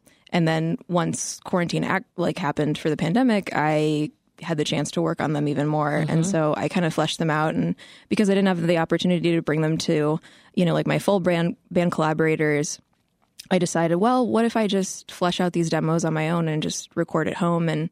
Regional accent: Midwest, United States; I was raised biculturally, and even though I grew up in the Midwest, I spent a lot of my childhood going back and visiting

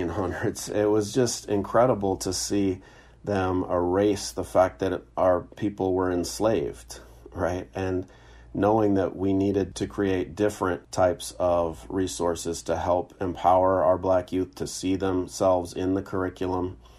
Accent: Seattle, Washington, United States; moving back to my hometown of Seattle and teaching middle school and high school

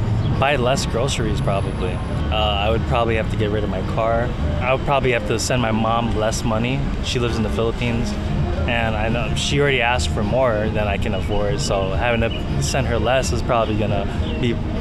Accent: Chicago, Illinois, United States; I'm from Chicago, born and raised

